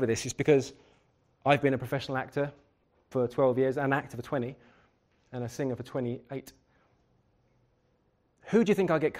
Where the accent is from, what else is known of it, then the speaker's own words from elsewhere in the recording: London, United Kingdom; accent: London; I'm from London, I've got quite a harsh accent.